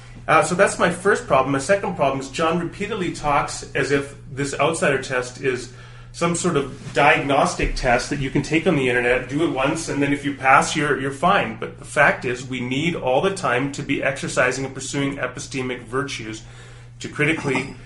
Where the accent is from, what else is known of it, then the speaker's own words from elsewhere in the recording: Canada; especially being a Canadian